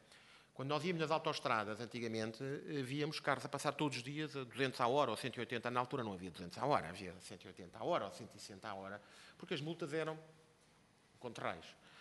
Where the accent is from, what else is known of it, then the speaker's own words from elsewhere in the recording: Portugal; Eu sou português, tenho 3 filhos, quero viver cá